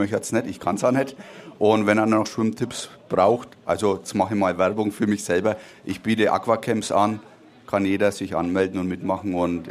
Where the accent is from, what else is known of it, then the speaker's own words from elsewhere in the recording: Bavaria, Germany; als Franke